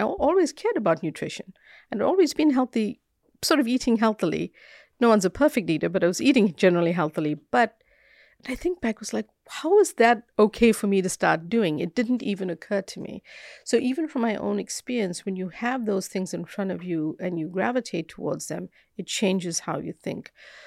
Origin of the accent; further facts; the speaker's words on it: South Africa; moved away; I grew up in South Africa, so I moved here to study.